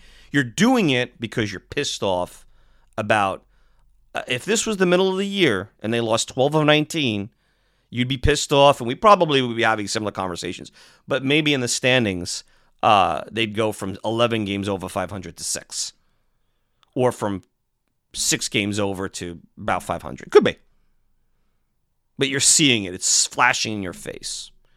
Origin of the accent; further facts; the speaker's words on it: Brooklyn, New York, United States; accent: Brooklynese; I grew up in Brooklyn with Brooklynese, and now I got two decades of a Long Island, Long Islandese. You put it together, you got Brooklyn, Long Islandese, and that away you go.